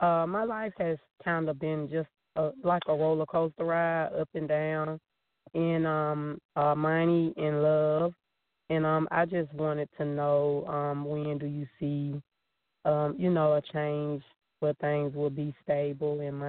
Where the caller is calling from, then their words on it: Georgia, United States; I'm calling from Georgia.